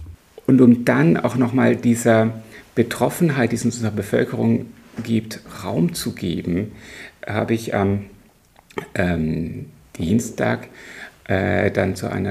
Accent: Heppenheim, Hesse, Germany; Denn zum einen ist Heppenheim natürlich meine Heimatstadt, Kreisstadt

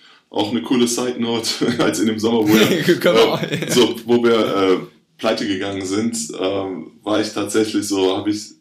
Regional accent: Cologne, North Rhine-Westphalia, Germany; ich komme aus Köln

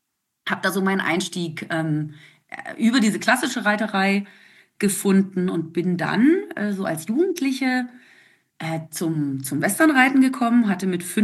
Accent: Germany; also born or lived in South America; Geboren bin ich in Südamerika. Meine Eltern waren dort Lehrer und dort war ich meine ersten 5 Jahre. Und dann sind wir zurück sozusagen nach Deutschland. Da war ich noch ganz klein, da war ich 5

